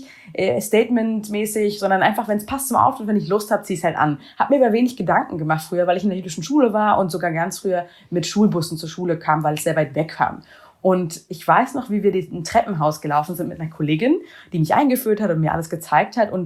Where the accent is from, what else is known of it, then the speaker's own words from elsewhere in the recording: Germany; Bin selbst jüdisch, bin auch jüdisch sozialisiert und jüdisch aufgewachsen in Deutschland